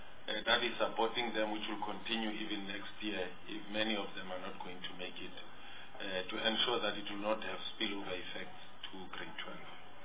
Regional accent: Sterkspruit, Eastern Cape, South Africa; Yeah, I come from Sterkspruit, that's why I instead of Sterkspruit, I said Sterkspruit.

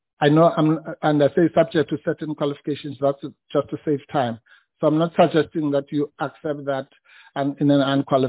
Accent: South Africa; I call them the Big 5, being a South African.

